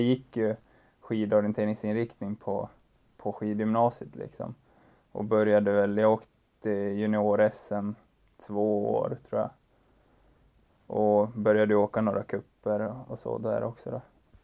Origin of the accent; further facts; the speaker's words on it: Falun, Dalarna County, Sweden; now in Östersund, Sweden; Jag kommer från Falun då. Som sagt, jag är 27 år och just nu så bor jag i Östersund med min sambo.